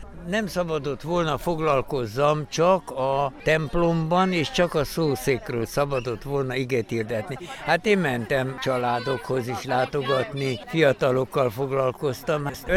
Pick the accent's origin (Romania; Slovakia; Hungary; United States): Romania; Arad, Arad County; Én aradi vagyok, és amikor ide kaptam kinevezést, 61 évvel ezelőtt